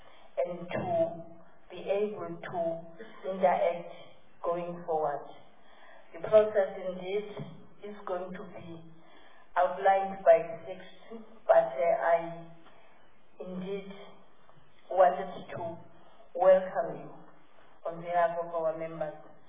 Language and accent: English; Eastern Cape, South Africa; I am the member of this committee and given the task of being the chair. I come from the Eastern Cape.